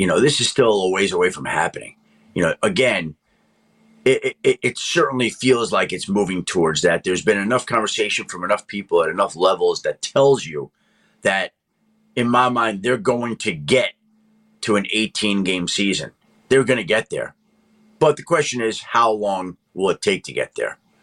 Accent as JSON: {"language": "English", "region": "New York", "country": "United States", "tie": "born or raised there", "said": "You know, I grew up in New York, and that was a team I rooted for"}